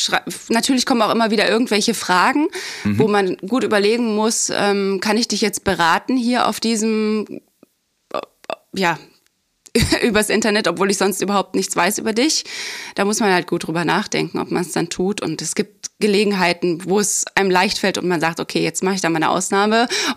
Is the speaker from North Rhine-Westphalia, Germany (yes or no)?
no; Saxony, Germany